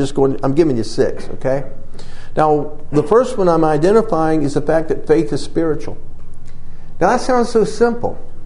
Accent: Ohio, United States; And I'm from Ohio.

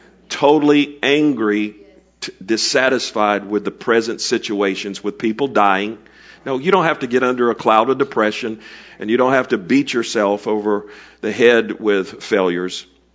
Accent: Fort Myers, Florida, United States; Thomas Edison has a winter home in the town that I grew up in Fort Myers.

